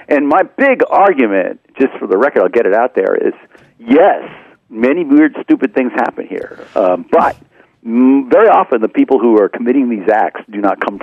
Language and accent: English; Miami, Florida, United States; I am from Miami.